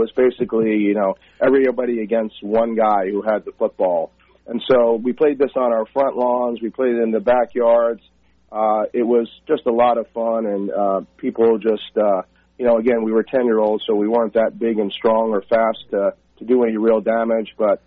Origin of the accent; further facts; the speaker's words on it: New York, United States; also growing up on Long Island like myself.